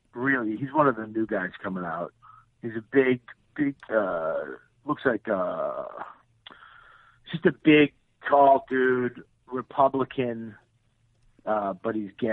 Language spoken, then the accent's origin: English; Boston, Massachusetts, United States; I'm from Boston, so you don't really get a choice.